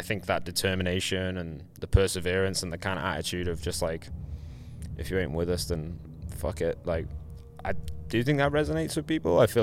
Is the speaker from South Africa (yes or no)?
no; England, United Kingdom; Maybe the fact that we're English and we're silly.